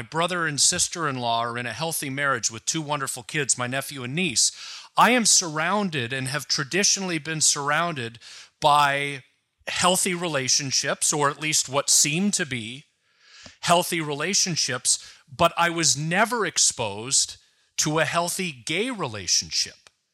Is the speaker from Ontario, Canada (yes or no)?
yes; Oakville, Ontario, Canada; Growing up in Oakville, I've joked that there was no homophobia in Oakville when I grew up there